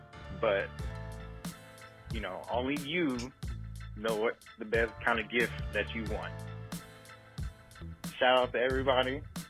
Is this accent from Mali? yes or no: no; Little Rock, Arkansas, United States; now in Nashville, United States; I currently live in Nashville, Tennessee, but I'm from Little Rock, Arkansas.